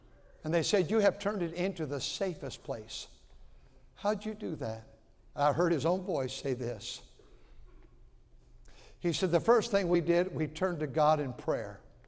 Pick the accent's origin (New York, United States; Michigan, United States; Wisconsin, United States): Wisconsin, United States; Milwaukee; born there; I was born in Milwaukee, Wisconsin, born a sinner as a baby